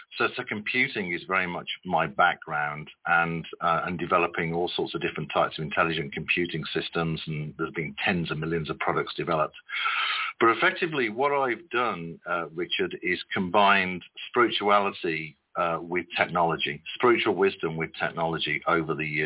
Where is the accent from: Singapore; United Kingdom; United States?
United Kingdom; born there; I was born in the United Kingdom.